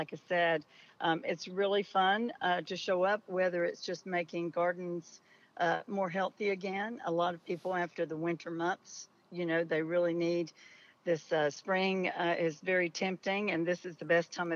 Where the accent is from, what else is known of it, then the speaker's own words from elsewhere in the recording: Charlotte, North Carolina, United States; now in Charleston, United States; I'm from Charlotte, but I've made Charleston my home since 2013.